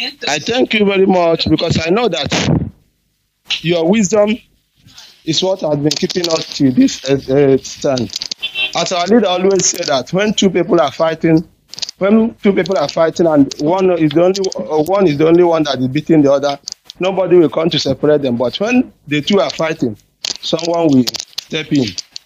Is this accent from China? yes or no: no; Imo, Nigeria; now in Equatorial Guinea; I'm from Imo State, but I'm currently in Equatorial Guinea.